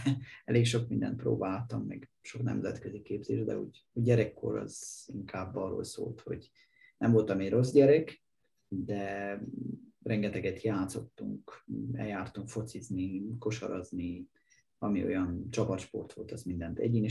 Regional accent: Gheorgheni, Harghita, Romania; 1982-ben születtem Gyergyóba, ilyen lokálpatrióta vagyok, azóta itt élek

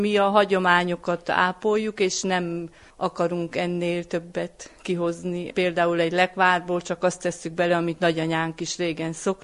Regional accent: Firtănuș, Harghita, Romania; Itt születtünk, máshol sem jobb. Nem is gondolkoztunk ezen soha, hogy elmennénk valahova.

